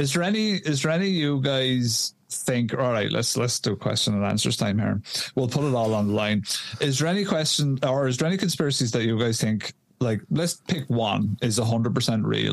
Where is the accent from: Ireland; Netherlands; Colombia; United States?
Ireland; Like, I'm a lad from Ireland. I don't give a shit about American politics.